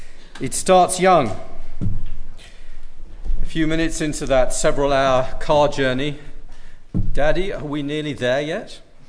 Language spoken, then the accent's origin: English; United Kingdom; And I was thinking this could be a prism through which you viewed the whole Brexit process in my home country.